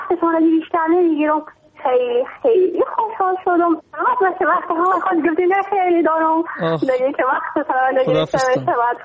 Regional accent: Iran; ما خواهر کوچیک هستم، … از ایران هستم.

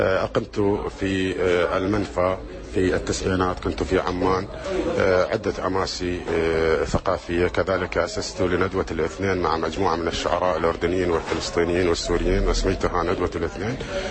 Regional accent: Nasiriyah, Dhi Qar, Iraq; أنا شاعر من الناصرية ومن قرية نائية في تابع لقضاء الشطرة، ولدت كما تقول أمي بعد انتصار ثورة الزعيم عبد الكريم قاسم بخمسة أسابيع.

